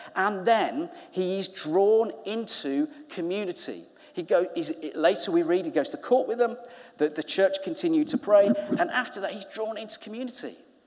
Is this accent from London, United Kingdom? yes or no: no; Birmingham, West Midlands, United Kingdom; accent: Brummy; And you hear all these Brummy voices, because I'm from Birmingham.